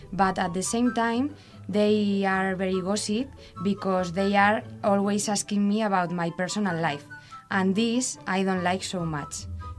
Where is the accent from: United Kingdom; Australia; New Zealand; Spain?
Spain; Madrid, Community of Madrid; English is a second language; now in Pamplona, Spain; I'm from Madrid and now I'm living in Pamplona, and I'm not sure about if someday I will come back to live in Madrid